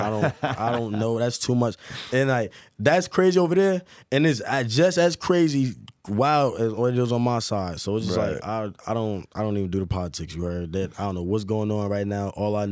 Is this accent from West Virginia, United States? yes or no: no; Newark, New Jersey, United States; Nobody in Jersey is coming like me. Like, especially when I'm from Newark.